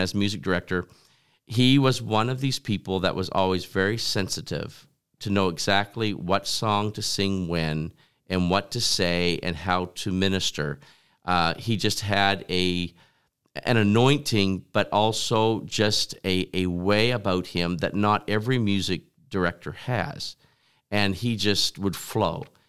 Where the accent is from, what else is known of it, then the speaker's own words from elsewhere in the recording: New Brunswick, Canada; Of course, growing up in New Brunswick, it's easy to receive a call to missionary work.